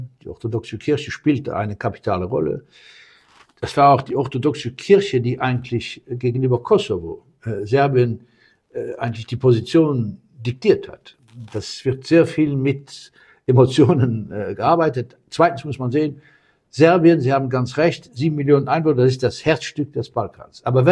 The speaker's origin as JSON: {"language": "German", "country": "Luxembourg", "second_language": "German", "said": "Als Luxemburger zwischen den zwei, wir verstehen auch, wenn sich schrecklich aufgeregt wird in Deutschland"}